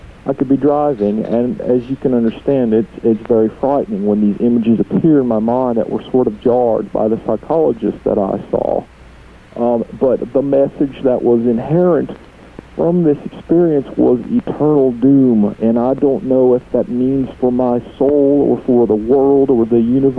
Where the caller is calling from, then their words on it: Felicity, Ohio, United States; I'm calling from Felicity, Ohio, and that's where I had my experience.